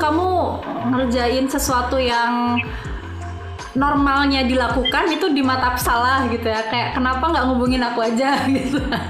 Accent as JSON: {"language": "Indonesian", "region": "Java", "country": "Indonesia", "tie": "born or raised there", "said": "Kan aku dari lahir sampai besar di Jawa. Terus penempatan di tempat yang jauh dari Jawa gitu kan."}